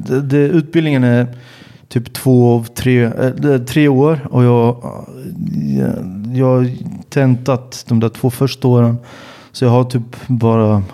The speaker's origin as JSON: {"language": "Swedish", "country": "Sweden", "tie": "born or raised there", "said": "För att jag är uppvuxen i Sverige, jag har ju en svensk akademisk bakgrund, jag tänker som en svensk."}